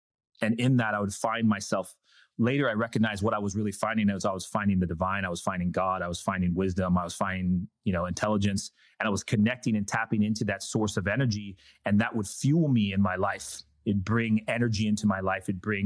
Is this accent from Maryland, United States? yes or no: no; San Diego, California, United States; I was growing up in San Diego, and I used to drive from Encinitas up to Del Mar because my mom worked up there